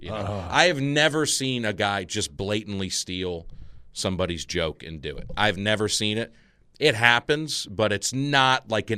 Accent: Montgomery, Alabama, United States; now in Nashville, United States; He lives in a trailer park like Opelika, Alabama, and I'm from Montgomery. So we were like not far from each other. And then we met here in Nashville.

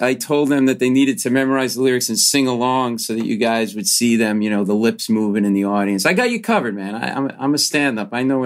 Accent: Northeast, United States; First of all, I grew up in the Northeast and live here, and I'm going to tell you that people up here are going to love you

